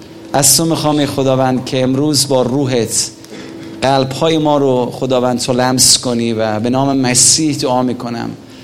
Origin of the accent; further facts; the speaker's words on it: Iran; moved away as an adult; now in United Kingdom; من الان 13-14 سال هست که بیرون از ایران هستم، تو انگلیس ایمان آوردم و به خاطر همین ایمان آوردنم نمیتونم برگردم ایران